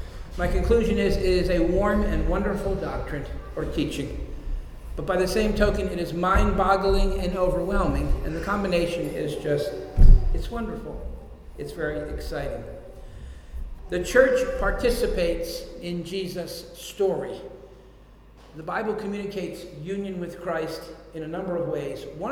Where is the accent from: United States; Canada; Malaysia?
United States; New Jersey; I should say, although I'm a Southerner, that's Southern New Jersey, I really do.